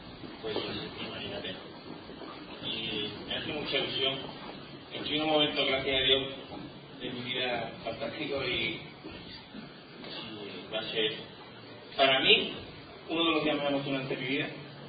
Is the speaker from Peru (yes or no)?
no; Jerez de la Frontera, Andalusia, Spain; Por muchas cosas, porque para mí mi tierra ha sido el compás. Y el compás de Jerez, no solo en el flamenco, es en la vida y es en el vino.